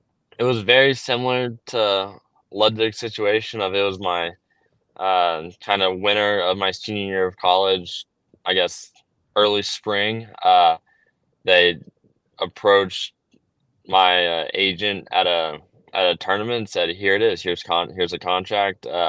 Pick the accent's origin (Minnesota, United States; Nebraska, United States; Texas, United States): Texas, United States; I'm biased. I'm an American. I grew up in Texas. I want to play the 4 or 5 PGA Tour events in Texas.